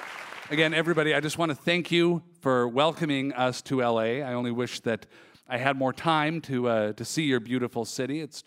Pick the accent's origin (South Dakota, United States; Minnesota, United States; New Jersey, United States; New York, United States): Minnesota, United States; I'm from Minnesota.